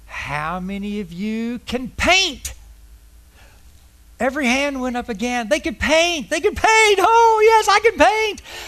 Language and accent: English; Mandeville, Louisiana, United States; but I'm from Mandeville, and so I'd met Marvin over at the Mandeville Wednesday night branch